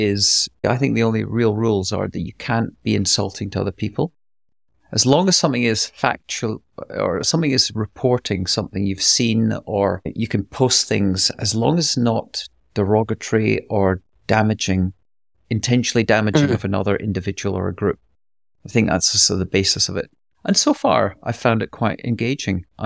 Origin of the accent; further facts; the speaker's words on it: Scotland, United Kingdom; accent: Scottish; because I had my light Scottish accent